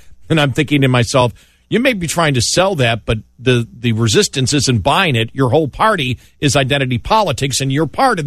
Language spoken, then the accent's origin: English; New York, United States; I'm from New York, and so the other side, by the way, the western side, still in New York